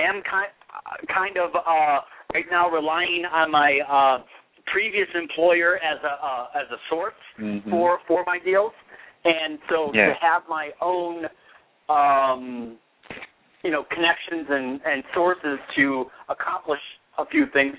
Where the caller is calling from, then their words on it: Michigan, United States; I'm calling from Michigan.